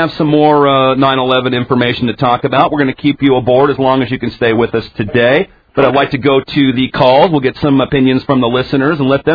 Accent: Seattle, Washington, United States; I grew up in Seattle, and we often went to Vancouver and had a little fun there.

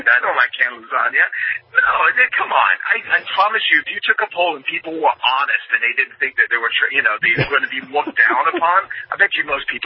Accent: England, United Kingdom; now in United States; I was born and raised in England, and we didn't have Thanksgiving, but we did have Boxing Day, which was like Christmas plus.

